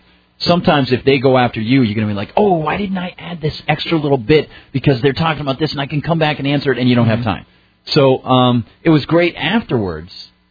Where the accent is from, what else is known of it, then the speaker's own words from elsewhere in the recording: New Hampshire, United States; I grew up in New Hampshire. So, you know, I moved here when I was 3 and with my family.